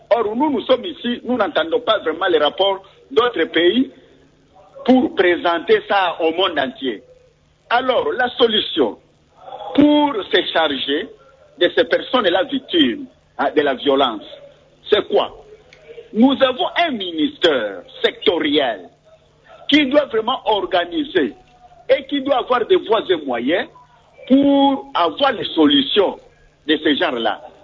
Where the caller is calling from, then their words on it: Bandundu, Kwilu, DR Congo; Je suis déjà chez moi à Bandundouville.